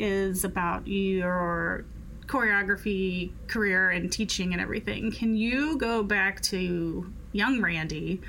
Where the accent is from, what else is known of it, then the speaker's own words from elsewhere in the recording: Decatur, Illinois, United States; I saw Joseph Holmes Dance Theater perform at the Decatur Civic Center, because I'm from Decatur, Illinois.